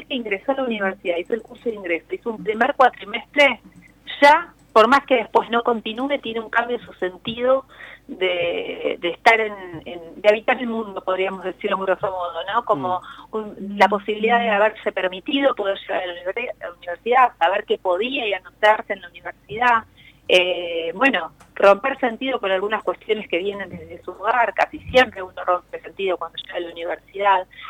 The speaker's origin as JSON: {"language": "Spanish", "town": "Los Hornos", "region": "Buenos Aires Province", "country": "Argentina", "said": "yo vengo soy de Los Hornos, vivo en Los Hornos, pero soy de Los Hornos"}